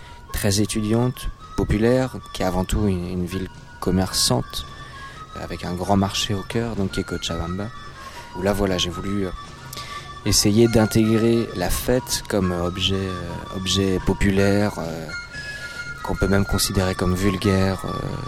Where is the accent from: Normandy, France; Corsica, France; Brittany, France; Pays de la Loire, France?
Brittany, France; parce que je suis breton et la fête fait partie de la culture bretonne